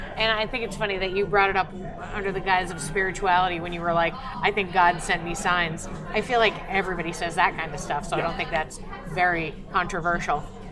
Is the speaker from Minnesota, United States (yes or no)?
no; Boston, Massachusetts, United States; now in Austin, United States; I'm from Boston. I live in Austin, Texas. These are not close.